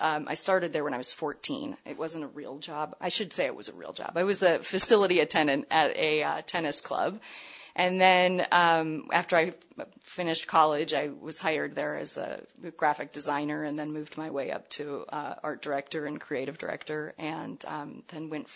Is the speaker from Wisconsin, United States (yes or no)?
yes; Sheboygan, Wisconsin, United States; moved away as an adult; also born or lived in Seattle; No, I am from Sheboygan, Wisconsin.